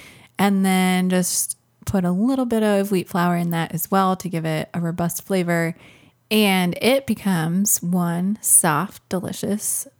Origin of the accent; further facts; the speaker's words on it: Minneapolis, Minnesota, United States; I grew up in Minneapolis going to what at the time was Dayton's Christmas show